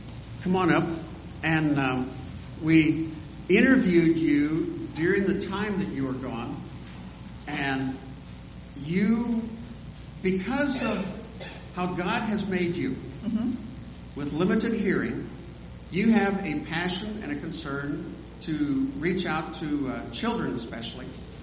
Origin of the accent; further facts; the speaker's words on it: United States; As an American, I'm thinking, we got a lot of stresses on our system.